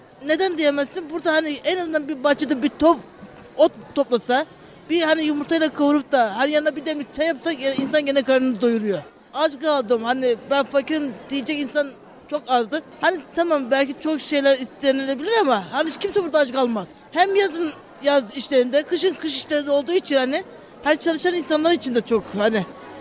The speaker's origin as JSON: {"language": "Turkish", "region": "Ordu", "country": "Turkey", "moved": "yes", "lives_now": "Urla, Turkey", "said": "Ben Urla'nın Kuşlar Köyü'nde oturuyorum. Ama ben kendim Karadenizliyim. Orduluyum ben. Buraya işte 26 sene oldu. Burada büyüdük. Yani buralı olduk sayılır."}